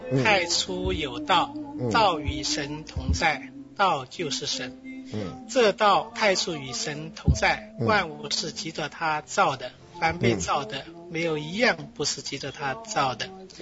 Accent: Sichuan, China; 哎呀，我是住在山里面的嘛。

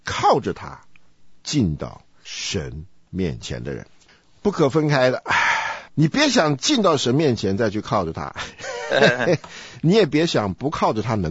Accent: China; 因为我们中国人一提到祈求，就好像是有一个角色跪在另外一个角色面前呢

